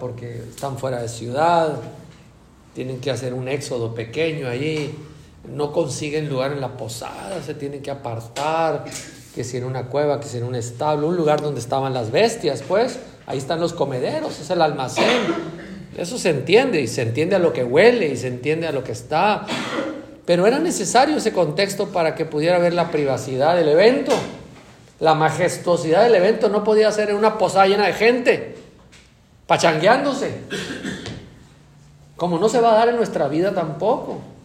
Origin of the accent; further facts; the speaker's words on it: Mexico; como los mexicanos nos cosemos aparte en el malinchismo